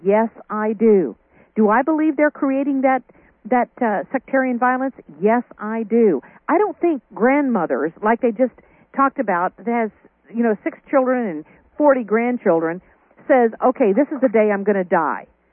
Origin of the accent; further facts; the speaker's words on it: Kansas, United States; I don't even know a Muslim. I came from Kansas.